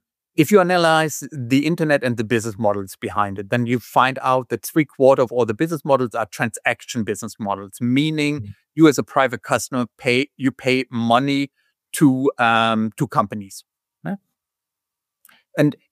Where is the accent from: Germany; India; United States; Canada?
Germany; Hanover, Lower Saxony; English is a second language; now in Hamburg, Germany; And it happened to be that we live in Hamburg all together, although I grew up in Hanover, but no one stays in Hanover.